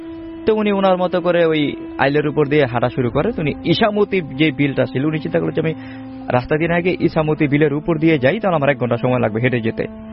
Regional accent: Bangladesh; তো অপূর্ব ভাই, আমরা বাংলাদেশের মানুষ যেটা হয় যে মহিলারা যখন গর্বিত হয়

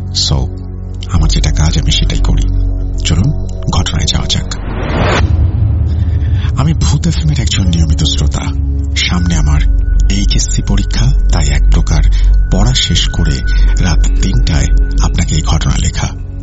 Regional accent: Barisal, Barisal Division, Bangladesh; also born or lived in village in Bangladesh; আমার বয়স চার বছর থাকাকালীন আমার মা আমাদের গ্রামের বাড়ি ছেড়ে আমাদের নানু বাড়ি বরিশাল শহরে চলে আসেন। এর অন্যতম কারণ ছিল গ্রামে ঠিকমতো স্কুল বা পড়াশোনার উন্নত ব্যবস্থা না থাকা।

